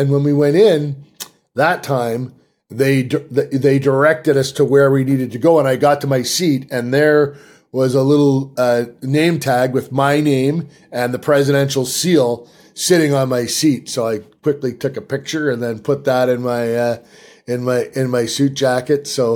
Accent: Canada; now in United States; I live in the United States, but I'm Canadian. I can't vote.

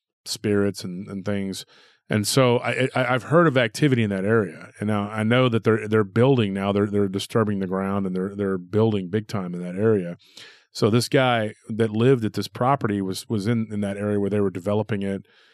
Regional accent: Texas, United States; It's right outside of my hometown in that area in between there and Taylor.

